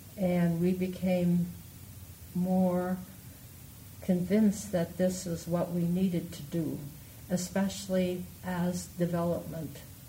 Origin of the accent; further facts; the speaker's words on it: Iowa, United States; And I'm from Iowa